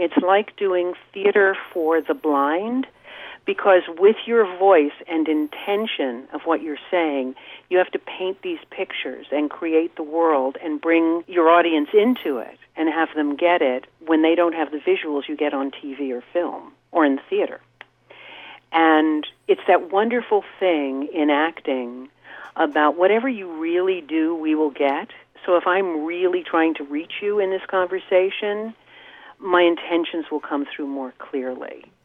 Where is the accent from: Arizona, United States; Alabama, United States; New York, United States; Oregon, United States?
New York, United States; New York City; Well, I was brought up in New York City, actually, and I went to college in New York City.